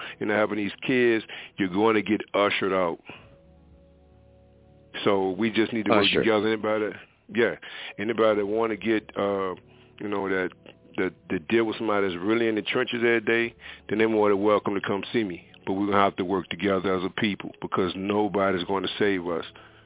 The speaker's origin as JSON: {"language": "English", "town": "Richmond", "region": "Virginia", "country": "United States", "said": "not even knowing I'm a kid from Jackson Ward"}